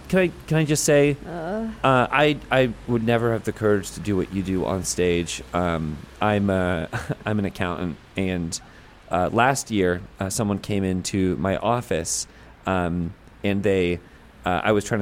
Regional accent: Chicago, Illinois, United States; I'm from Chicago.

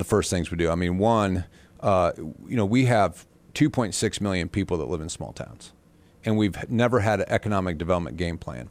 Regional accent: Butler, Indiana, United States; I'm from Butler, Indiana. Right. Like, we didn't even know who the governor was sometimes, and certainly never thought we'd meet him.

